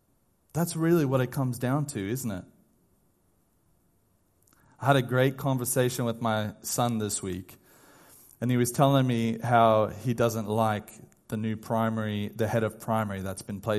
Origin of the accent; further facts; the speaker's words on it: United States; And I mean, being an American citizen, I think about January 6th, where they stormed the Capitol.